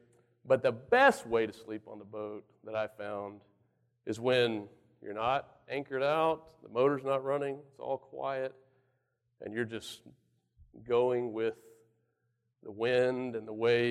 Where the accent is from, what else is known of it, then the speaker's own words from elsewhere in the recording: Galveston, Texas, United States; Growing up, I spent a lot of time on the water. I grew up near Galveston. I'm from a multi-generational family of fishermen.